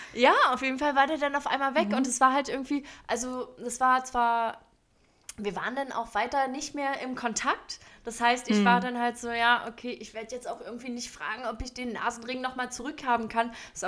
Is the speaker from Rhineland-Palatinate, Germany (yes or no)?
no; Berlin, Germany; ich komme aus Berlin